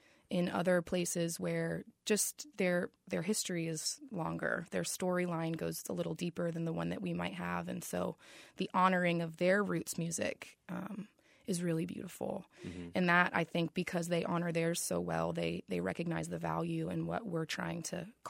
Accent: High Springs, Florida, United States; High Springs, so just north of Gainesville. And my parents, we moved out kind of past the city limits when I was in the fifth grade.

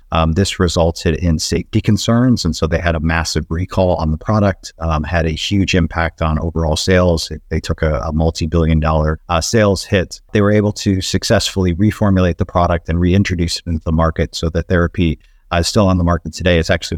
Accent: Midwest, United States; I'm from the Midwest, and so my family is a fairly simple people

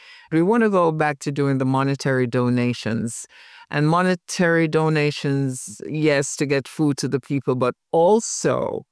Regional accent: Montego Bay, Saint James, Jamaica; I am from Montego Bay, a happy little girl that grew up in Montego Bay.

